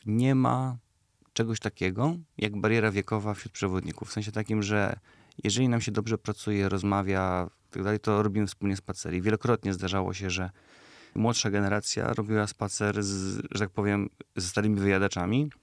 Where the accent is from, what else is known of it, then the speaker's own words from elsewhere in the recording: Łódź, Łódź Voivodeship, Poland; Jesteśmy z Łodzi, a łodzianie zawsze narzekają.